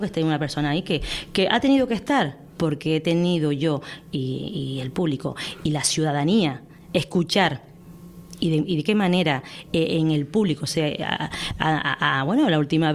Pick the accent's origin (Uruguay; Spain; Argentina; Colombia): Spain; Canary Islands; yo, como cualquier canario y canaria